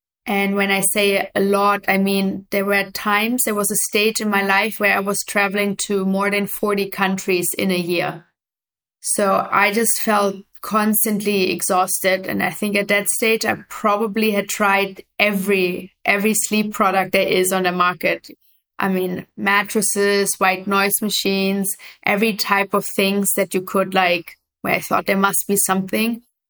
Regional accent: Germany; English is a second language; moved away as an adult; I grew up in Germany originally

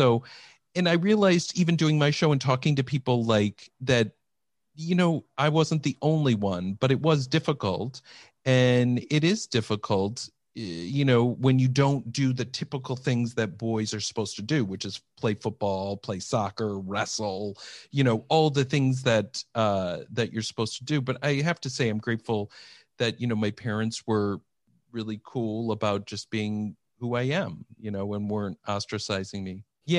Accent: Iowa, United States; growing up in Iowa, wanting to wear cool clothes as a boy is not as cool as a girl wanting to wear very cool, trendy clothes.

